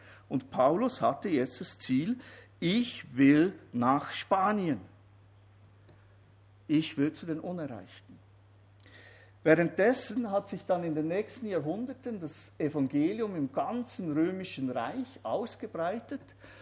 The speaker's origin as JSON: {"language": "German", "region": "Bern", "country": "Switzerland", "said": "Ich bin ja Berner."}